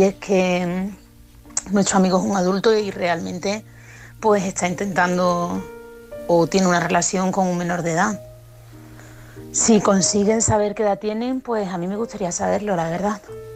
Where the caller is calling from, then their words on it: Málaga, Andalusia, Spain; de Málaga.